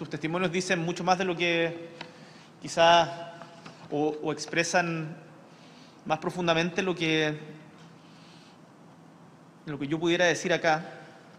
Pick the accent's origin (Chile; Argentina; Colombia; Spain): Chile; Punta Arenas, Magallanes and Chilean Antarctica; vivía cuando chico, bueno, toda mi infancia y adolescencia en Punta Arenas, y en Punta Arenas en esa época había muy pocas librerías